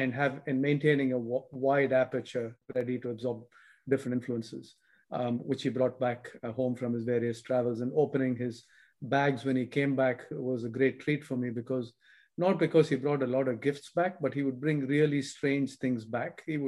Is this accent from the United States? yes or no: no; India; I think at that stage in my late teens, I used to listen to a lot of … growing up in India